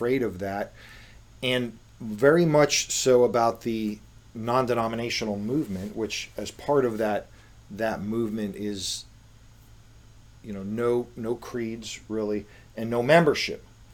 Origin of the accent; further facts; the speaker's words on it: Florida, United States; I come from South Florida, and I mean, South Floridians really embody all those characteristics